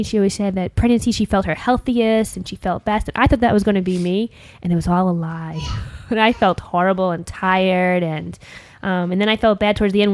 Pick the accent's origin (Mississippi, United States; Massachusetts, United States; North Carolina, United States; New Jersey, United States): New Jersey, United States; Hi, I'm from New Jersey.